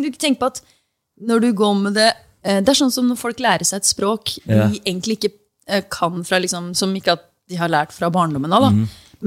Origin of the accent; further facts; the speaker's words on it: Oslo, Norway; Det var for at jeg hadde så mye på hjertet når jeg vokste opp på Ellingsru.